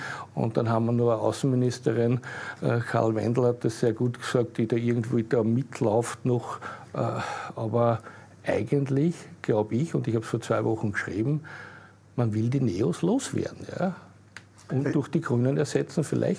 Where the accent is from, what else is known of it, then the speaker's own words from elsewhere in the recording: Austria; Ich glaube nicht, dass wir als Österreicher mit 9 Millionen Menschen, und wenn wir noch so viel CO2-Steuern zahlen, das weltweite Klima ändern werden.